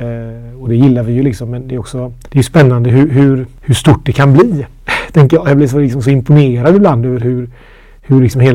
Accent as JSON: {"language": "Swedish", "town": "Gothenburg", "region": "Västra Götaland County", "country": "Sweden", "said": "Så där har vi ju naturligtvis som göteborgare, som jag är, en negativ del i det."}